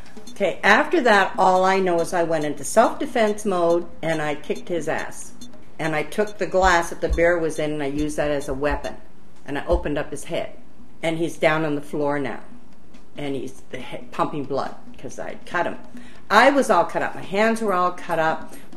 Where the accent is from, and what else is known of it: Canada